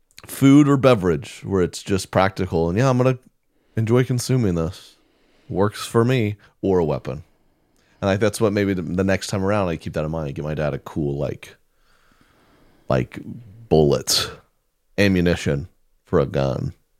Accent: Oklahoma, United States; I am. I'm from Oklahoma.

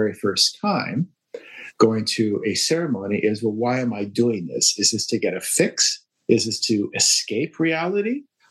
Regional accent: Vancouver, British Columbia, Canada; moved away as an adult; now in London, United Kingdom; I'm from Vancouver and I moved to London and became an investment banker.

